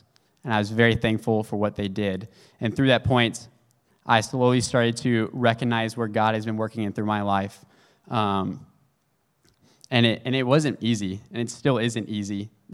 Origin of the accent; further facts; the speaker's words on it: Dallas, Texas, United States; Thank you. So I've born and raised in Dallas.